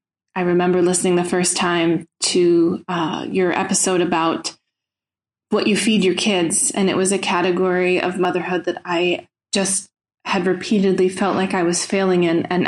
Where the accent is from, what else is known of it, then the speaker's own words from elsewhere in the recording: United States; now in Brussels, Belgium; I'm sending this message from Belgium, Brussels, but I am an American with 2 kids and a husband.